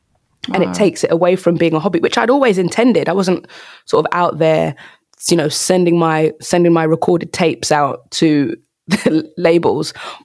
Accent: London, United Kingdom; But I'm from South London. I'm the second of four kids to my mum and dad.

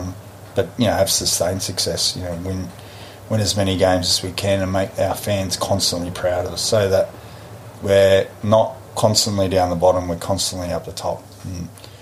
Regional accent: Australia; I mean, I'm an Australian.

